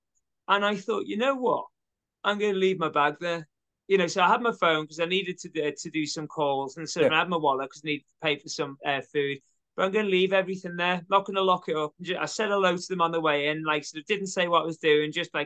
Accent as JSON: {"language": "English", "town": "Liverpool", "region": "North West England", "country": "United Kingdom", "said": "Now, I come from Liverpool, and like that, we've got every city's got the wrong side of its of the tracks."}